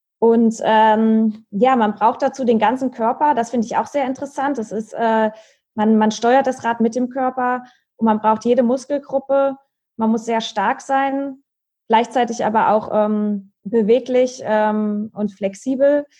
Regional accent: Marburg, Hesse, Germany; ich bin in meiner Heimatstadt in Marburg.

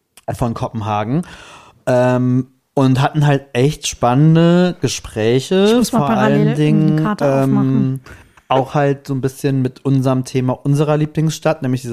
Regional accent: Germany; Also man ist ja als Deutscher, was das Bahnreisen angeht, immer so ein bisschen

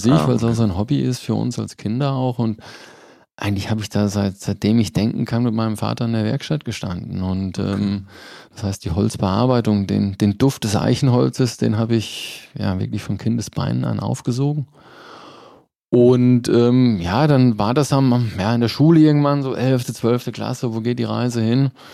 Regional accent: Hesse, Germany; moved away as an adult; Ich komme aus der Nähe von Fulda, Hessische Rhön, Dreiländereck, Hessen, Thüringen, Bayern. Das ist meine Heimat.

